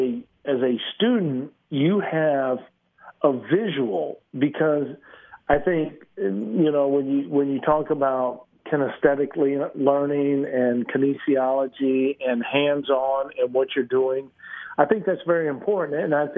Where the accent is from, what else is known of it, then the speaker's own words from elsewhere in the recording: Midwest, United States; I grew up in the Midwest, and, you know, I certainly did not play golf for probably a three-month stretch.